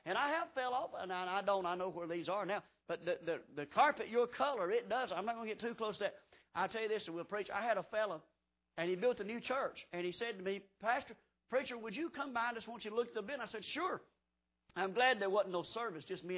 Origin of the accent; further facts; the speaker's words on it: Ronda, North Carolina, United States; And I grew up in the Rhonda Baptist Tabernacle down in Rhonda, North Carolina. That's where I got saved at.